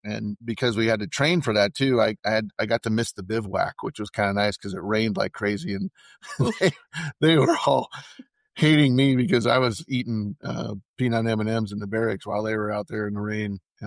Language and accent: English; Oregon, United States; now in Georgia, United States; growing up in Oregon where it's relatively cool and there's no humidity where I'm